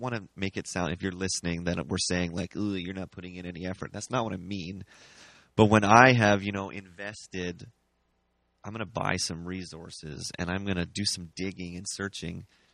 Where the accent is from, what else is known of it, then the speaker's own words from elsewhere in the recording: United States; accent: American; but really for people to go like, we get to, and this is my American accent, we get to meet because it's the Constitution.